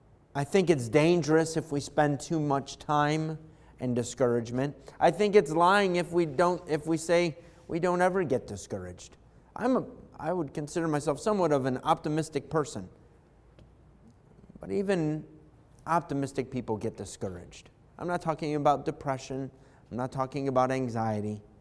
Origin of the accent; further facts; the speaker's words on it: United States; So growing up in America, I lathered it the equivalent of strawberry preserves or jam.